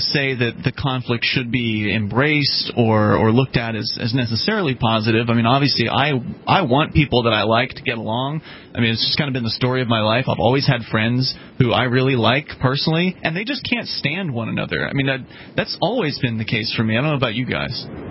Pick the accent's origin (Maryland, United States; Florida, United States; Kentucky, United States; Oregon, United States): Florida, United States; Sarasota; again, I come from Sarasota, Florida